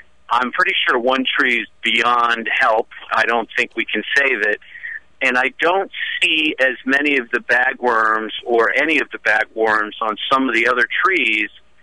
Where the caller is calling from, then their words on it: Newtown, Pennsylvania, United States; I'm calling from Newtown, Bucks County, Pennsylvania.